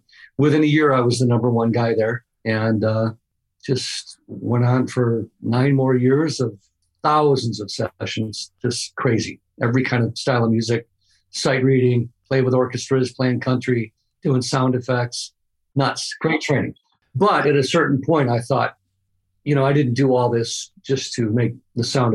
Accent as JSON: {"language": "English", "town": "Lansing", "region": "Michigan", "country": "United States", "tie": "born or raised there", "said": "No, Michigan. I grew up in Lansing, Michigan."}